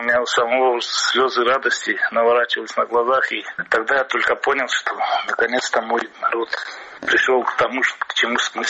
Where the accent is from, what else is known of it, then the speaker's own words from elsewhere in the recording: South Ossetia, Georgia; как осетин, и на тот период, как глава Республики Южная Осетия.